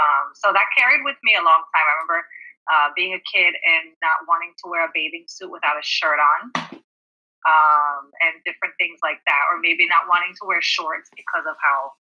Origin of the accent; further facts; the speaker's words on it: Miami, Florida, United States; I grew up in Miami, Florida, very specifically in Kendall in Miami. And it was a very heavily populated Latin community.